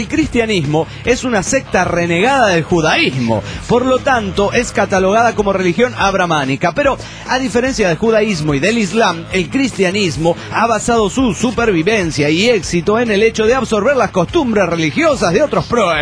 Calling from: New York, United States; de New York, Estados Unidos de Norteamérica.

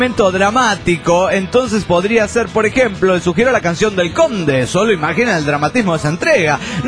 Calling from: La Plata, Buenos Aires Province, Argentina; Soy el mítico de La Plata, Argentina.

